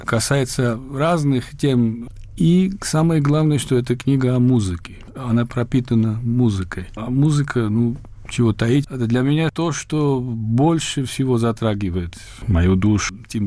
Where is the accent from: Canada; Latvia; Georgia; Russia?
Georgia; now in Germany; когда я приехал в Германию из Грузии. В 1988 году я покинул Грузию. Я так называемый невозвращенец.